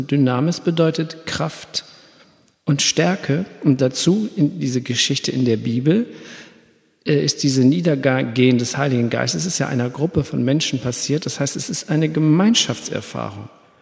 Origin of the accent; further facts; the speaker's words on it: Germany; ich wohne ja hier am Rhein, ich bin auch am Rhein groß geworden